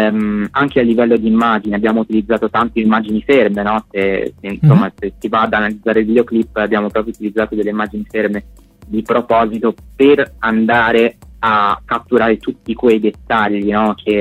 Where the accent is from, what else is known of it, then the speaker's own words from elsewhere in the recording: Liguria, Italy; Io sono ligure.